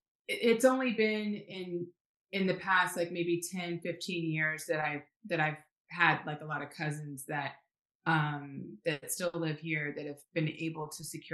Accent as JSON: {"language": "English", "town": "Houston", "region": "Texas", "country": "United States", "said": "I'm from Houston. Let's get into the oil story."}